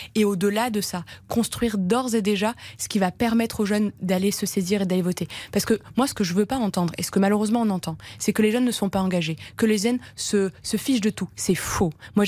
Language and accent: French; Nantes, Pays de la Loire, France; un jeune d'Aurillac ou de chez moi à Nantes